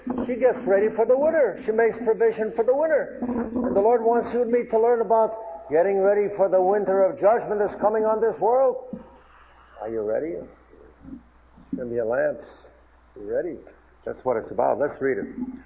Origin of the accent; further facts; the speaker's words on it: New York, United States; My uncle had a shanty in the middle of the bay in Long Island. I came from New York. And we had a bay back there called Jamaica Bay.